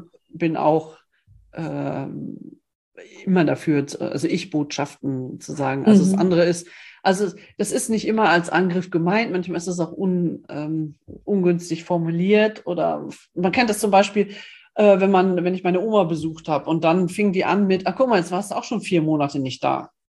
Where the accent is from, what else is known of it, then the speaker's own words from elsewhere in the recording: Osnabrück, Lower Saxony, Germany; born there; now in Emsland, Germany; Ich komme ja gebürtig aus Osnabrück und das ist ganz dicht an Hannover, Hochdeutsch. Ne? So. Mhm. Und dann wohne ich jetzt ja im Emsland, das ist dann wieder Plattdeutsch. Aber da ich dann zu spät hergezogen bin, kann ich das auch nicht.